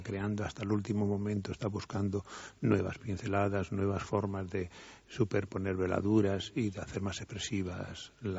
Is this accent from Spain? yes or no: yes; Toledo, Castilla-La Mancha, Spain; yo lo conozco el Greco desde mi infancia porque por algo soy de Toledo y es mi referencia cultural.